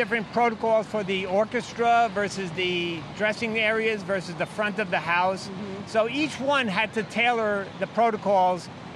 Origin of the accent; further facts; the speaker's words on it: New York City, New York, United States; Yeah. Well, I'm a New Yorker, born and raised. I love Times Square.